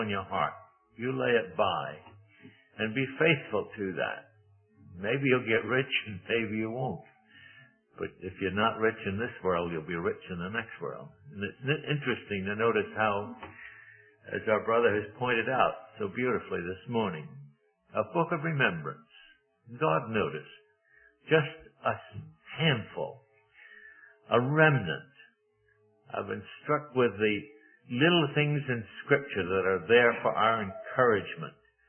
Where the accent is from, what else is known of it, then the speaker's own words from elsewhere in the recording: Scotland, United Kingdom; Well, being a Scotsman, I'll stand up here this morning